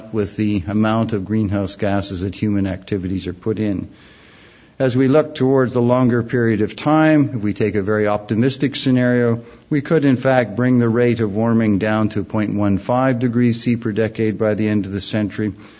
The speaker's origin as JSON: {"language": "English", "town": "Vancouver", "region": "British Columbia", "country": "Canada", "tie": "born or raised there", "lives_now": "Ontario, Canada", "said": "I'm from Ontario now, although I grew up in Vancouver"}